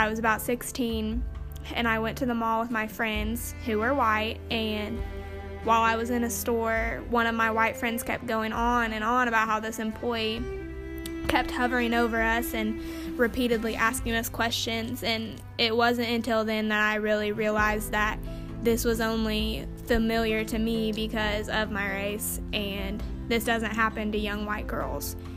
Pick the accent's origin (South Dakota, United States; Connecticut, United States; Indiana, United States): Indiana, United States; Gas City; I grew up in Gas City, so I was one of the few African Americans that lived there and went to school there.